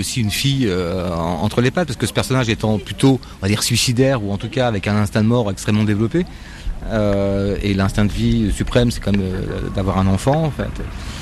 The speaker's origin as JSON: {"language": "French", "region": "Brittany", "country": "France", "said": "Bon, moi, je suis breton."}